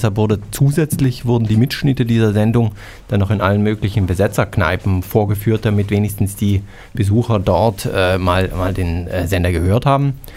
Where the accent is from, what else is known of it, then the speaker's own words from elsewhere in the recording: West Germany, Germany; Na, ich komme ja aus dem Westen.